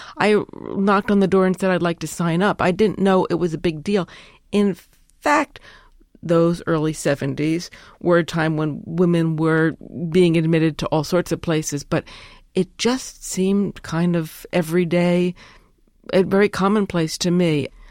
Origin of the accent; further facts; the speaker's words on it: New York, United States; And I'm from New York, so I thought, you call that a loud noise?